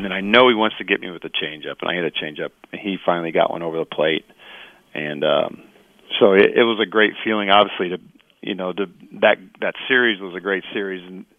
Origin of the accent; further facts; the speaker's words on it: Evansville, Indiana, United States; Andy Bennis is the pitcher, and he's from my hometown in Evansville, so I know Andy and kind of talked to him through his career.